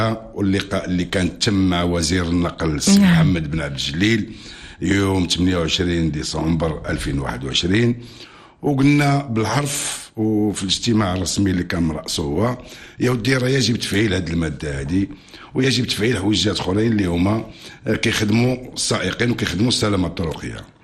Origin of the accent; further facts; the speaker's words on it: Morocco; مع العلم هاد الناس اللي هما عندنا في المغرب هنا